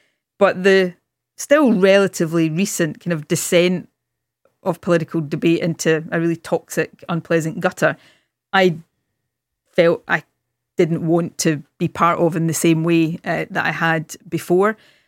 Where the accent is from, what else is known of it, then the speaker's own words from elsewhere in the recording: Scotland, United Kingdom; when I was a kid growing up in Ayrshire in the west of Scotland